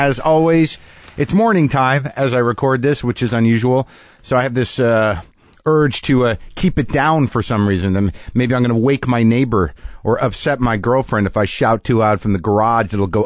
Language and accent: English; New Mexico, United States; I grew up in New Mexico.